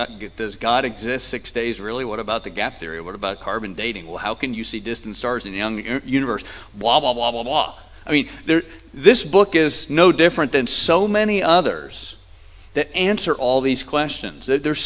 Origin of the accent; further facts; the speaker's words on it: Georgia, United States; When I was in high school, I grew up in South Georgia, and in South Georgia, everything is about sports.